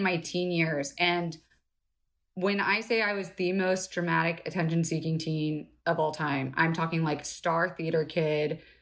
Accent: Florida, United States; also born or lived in Los Angeles; You know what's funny? I was born in LA, mm-hmm. but I left and grew up in Florida, which is like the most regular place in the country, right?

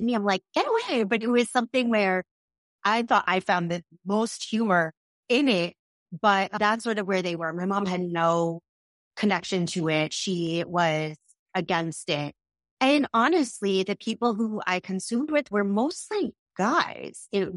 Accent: Massachusetts, United States; I grew up in Massachusetts.

